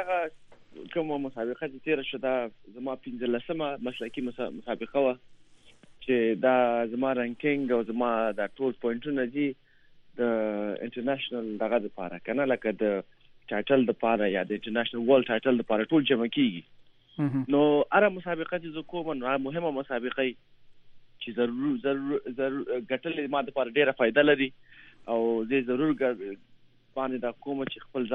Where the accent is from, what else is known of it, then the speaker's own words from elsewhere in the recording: Afghanistan; زه افغان یم او زه به همیشه د افغان په نوم یادېږم